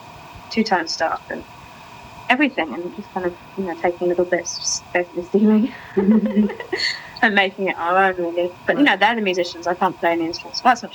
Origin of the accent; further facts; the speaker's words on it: London, United Kingdom; I grew up in Notting Hill and Shepherd's Bush, which is a very Caribbean area